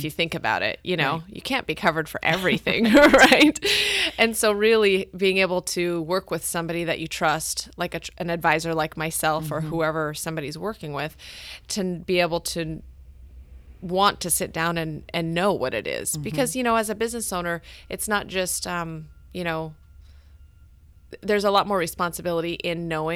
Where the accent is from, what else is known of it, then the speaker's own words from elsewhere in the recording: Alaska, United States; You know, I grew up doing all of the Alaska outdoor stuff, like hunting and fishing